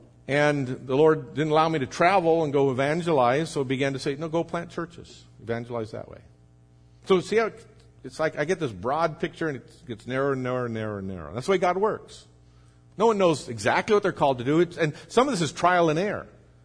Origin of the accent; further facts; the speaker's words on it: Hacienda Heights, California, United States; I grew up right in Hacienda Heights. When I got saved, I needed to get out of that area.